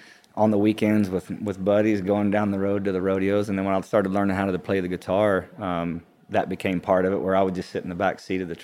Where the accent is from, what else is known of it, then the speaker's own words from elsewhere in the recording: Texas, United States; also born or lived in Hobbs, New Mexico; I was born in Hobbs, New Mexico. Grew up in West Texas, around Midland and Odessa, and kind of all over Texas. My family moved around quite a bit.